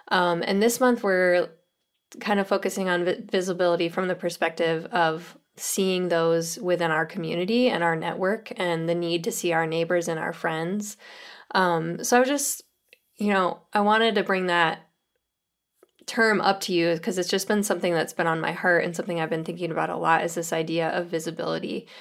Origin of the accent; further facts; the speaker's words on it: New York, United States; also born or lived in Tennessee; now in Fort Wayne, United States; I just moved to Fort Wayne, Indiana, this past summer. And I'm from New York State, but lived 6-7 years in Tennessee.